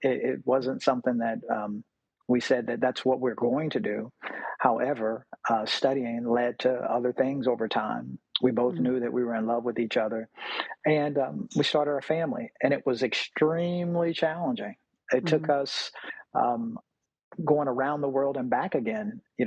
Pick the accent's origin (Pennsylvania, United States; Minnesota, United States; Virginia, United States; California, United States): Virginia, United States; Virginia Beach; My wife's from New York. I'm from Virginia, Virginia Beach, Virginia.